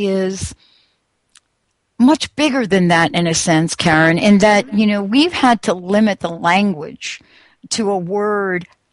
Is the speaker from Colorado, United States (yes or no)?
no; Missouri, United States; I'm like, what's that state where you're from? I'm from Missouri.